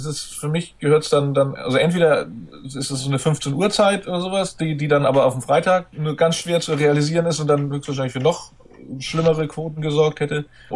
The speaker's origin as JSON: {"language": "German", "region": "Hamburg", "country": "Germany", "lives_now": "Schleswig-Holstein, Germany", "said": "ich habe gerade als Hamburger bin ich nun auch betroffen gewesen, oder als Rand-Hamburger, da ich in Schleswig-Holstein lebe, aber mein Herz immer noch nach Hamburg gehört"}